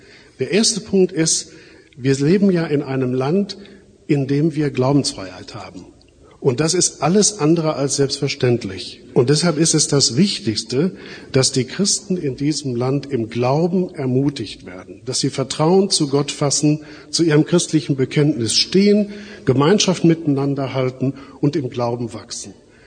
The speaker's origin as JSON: {"language": "German", "town": "Mülheim an der Ruhr", "region": "North Rhine-Westphalia", "country": "Germany", "said": "Wir stammen aus Mülheim an der Ruhr, sind also von Hause aus eigentlich Mitglieder der Rheinischen Kirche. Ich war auch in Mülheim in den 80er Jahren Vikar und Pastor im Hilfsdienst und Gemeindepfarrer."}